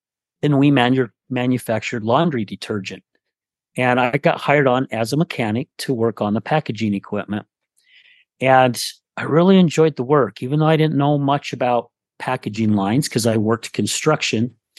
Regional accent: West Jordan, Utah, United States; also born or lived in Salt Lake City; So I'm from Salt Lake City. My parents moved into a little town called West Jordan, which is about, I don't know, probably 15 miles or so southwest of downtown Salt Lake City. I was 9 when we moved out here.

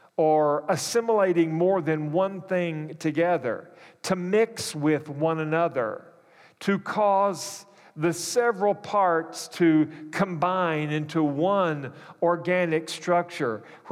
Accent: the South, United States; I'm from the South, so the example is cornbread.

